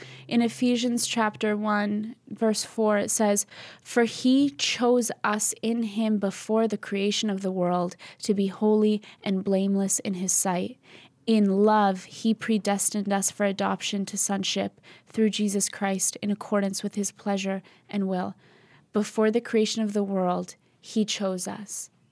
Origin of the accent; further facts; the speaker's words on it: East Coast, United States; we're Albanian, we're from the East Coast, like we're a little hot-headed sometimes.